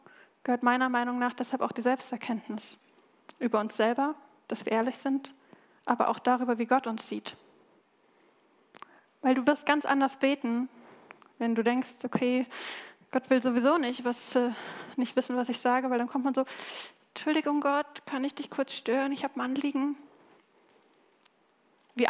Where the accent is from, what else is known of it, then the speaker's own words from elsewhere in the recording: Germany; Ich meine, ich weiß, wir sind Deutsche, wir halten das immer so ein bisschen bedeckt.